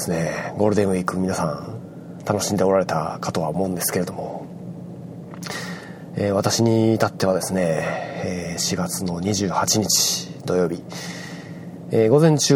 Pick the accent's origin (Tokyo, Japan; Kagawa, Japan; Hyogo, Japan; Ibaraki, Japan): Kagawa, Japan; 故郷の香川県などに行こうかなと思ってましたけれども